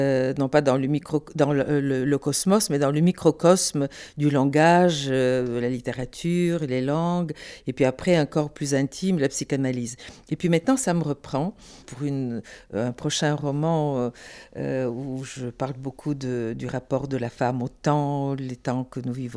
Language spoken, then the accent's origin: French; Bulgaria; Quand j'étais ado en Bulgarie, c'était le moment des Spoutnik, des découvertes comme ça, du cosmos, etc.